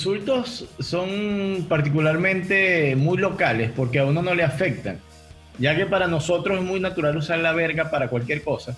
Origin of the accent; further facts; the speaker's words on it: Lara, Venezuela; Yo soy guaro, yo soy venezolano y soy guaro